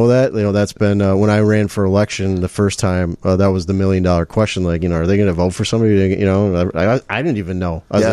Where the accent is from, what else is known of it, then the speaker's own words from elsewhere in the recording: St. Paul, Minnesota, United States; So I'm from Minnesota, originally St. Paul, Minnesota. Kind of grew up with a single mom, kind of hard scrabble background.